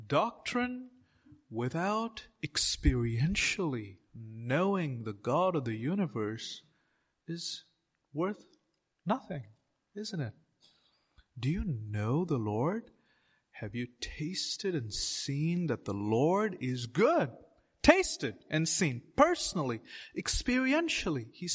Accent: India; when I grew up in India, British English, they don't allow this kind of talk.

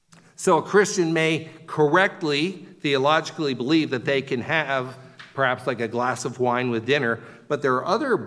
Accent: Wilmington, Delaware, United States; I had a pastor growing up in Wilmington, Delaware.

